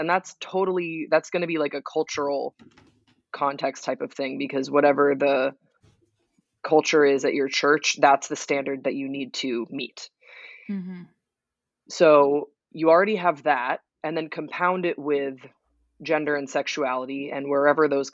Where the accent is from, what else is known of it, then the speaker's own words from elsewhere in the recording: Waterloo, Wallonia, Belgium; It was a wonderful country and a wonderful city to grow up in. I grew up in Waterloo, and it was just the best.